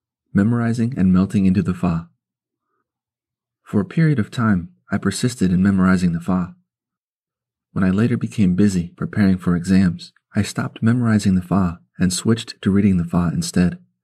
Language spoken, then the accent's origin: English; China; accent: Chinese; But because my Chinese accent is different, sometimes the people in China had difficulty understanding what I was saying.